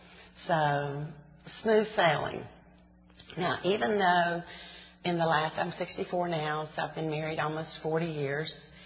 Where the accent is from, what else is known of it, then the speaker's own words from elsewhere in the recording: Birmingham, Alabama, United States; I'm from Birmingham, and I've always lived here. I went to college, and other than the 4 years that I was away at school, I've been in Birmingham.